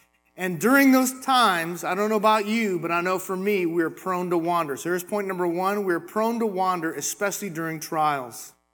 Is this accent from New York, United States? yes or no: no; California, United States; This is a park near my hometown in California, and I used to run here all the time.